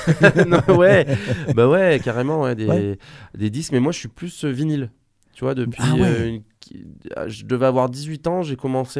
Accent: Livron, Auvergne-Rhône-Alpes, France; Alors, moi, je suis de Livron, à la base.

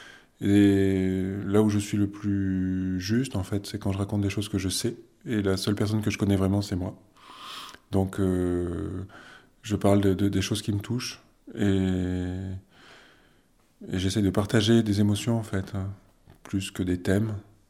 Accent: Provence-Alpes-Côte d'Azur, France; born there; also born or lived in Marseille / Paris; now in Die, France; j'ai 47 ans, j'habite à Die depuis une dizaine d'années. Avant, j'habitais à Marseille, et encore avant à Paris. Et je suis né dans les Hautes-Alpes.

